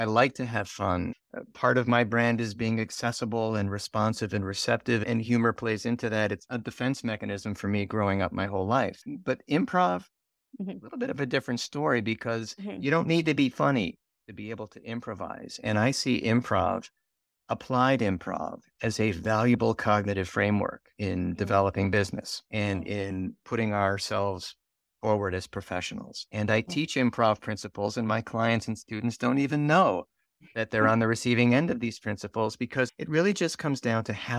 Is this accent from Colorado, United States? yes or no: no; Chicago, Illinois, United States; going out locally here in my hometown of Chicago